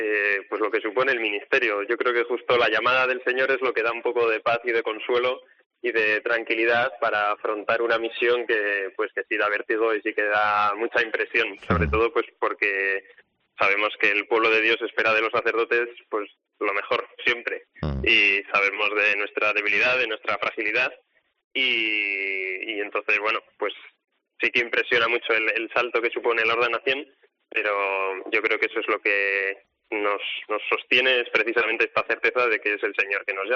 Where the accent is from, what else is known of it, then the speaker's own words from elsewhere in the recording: Burgos, Castile and León, Spain; now in Madrid, Spain; la voy a celebrar en mi tierra natal, en Burgos